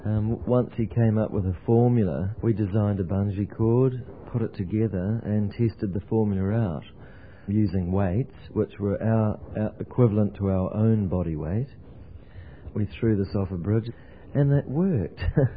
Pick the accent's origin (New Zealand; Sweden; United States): New Zealand; from New Zealand